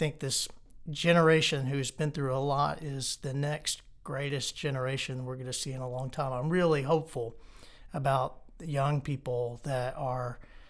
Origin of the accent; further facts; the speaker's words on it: Texas, United States; now in Virginia, United States; I grew up in Texas, and I spent 13 years prior to becoming the president of Roanoke College at Virginia Tech.